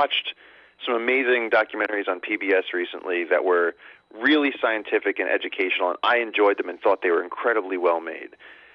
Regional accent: New York, United States; I'm from New York, and I grew up, going to Ramapo Reservation, which is right across the river in New Jersey.

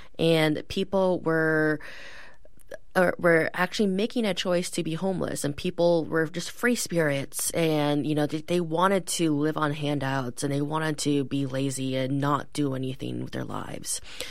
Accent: East Coast, United States; I grew up on the East Coast. I didn't really know anything really about homelessness.

